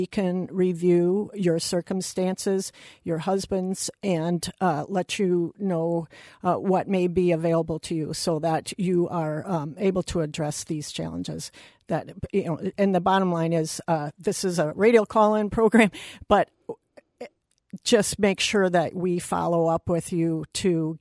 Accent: Wisconsin, United States; I grew up in Wisconsin and I chose to come back to Wisconsin.

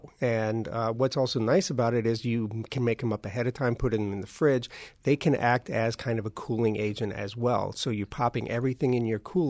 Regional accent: Kenosha, Wisconsin, United States; I grew up in Kenosha, and my parents would always go down to Ravinia a couple times every summer.

